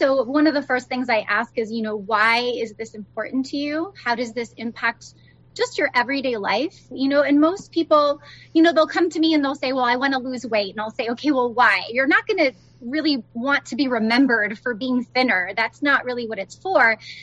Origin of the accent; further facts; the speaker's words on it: Florida, United States; I grew up in Florida, so I am a Gator, a Florida Gator at heart.